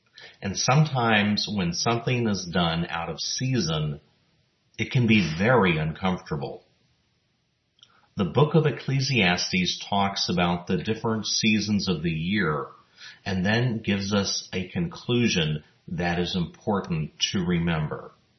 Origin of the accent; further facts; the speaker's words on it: El Paso, Texas, United States; looking at the weather forecast for my hometown of El Paso for the next few days